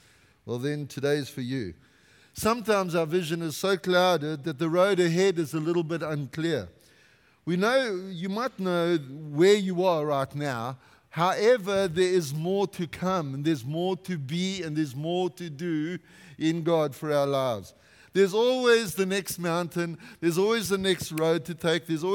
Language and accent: English; South Africa; I'm from South Africa, I'm tough.